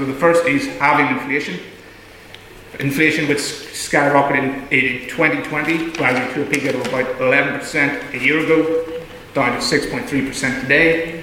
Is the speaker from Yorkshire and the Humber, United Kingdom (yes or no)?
no; Northern Ireland, United Kingdom; For the reason being, we are Northern Irish, we either went through the conflict or know people directly affected by the conflict